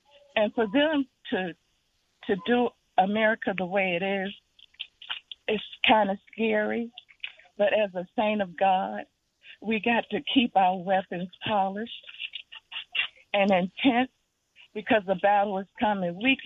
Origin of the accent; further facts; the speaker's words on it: Harlem, New York, United States; And I remember growing up in Harlem, and they would have shows about how men can impersonate women.